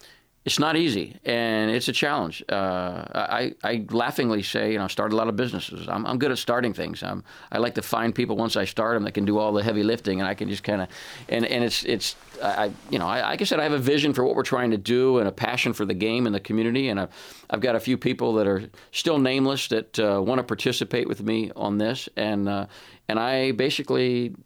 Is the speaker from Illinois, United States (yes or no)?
no; Washington, District of Columbia, United States; I grew up in Washington, D.C.